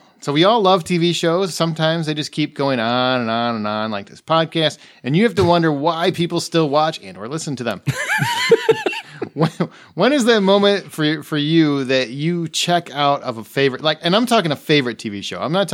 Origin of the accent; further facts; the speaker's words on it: Chicago, Illinois, United States; We are from Chicago, friend.